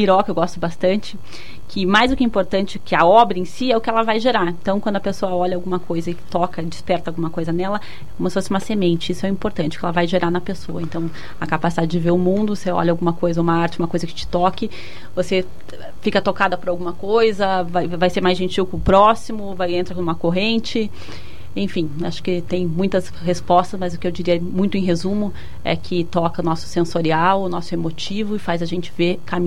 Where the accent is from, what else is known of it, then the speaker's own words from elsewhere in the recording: Curitiba, Paraná, Brazil; now in São Paulo, Brazil; E em Curitiba, onde eu cresci, sempre participei também, nenhum específico. E quando me mudei para São Paulo, há 15 anos atrás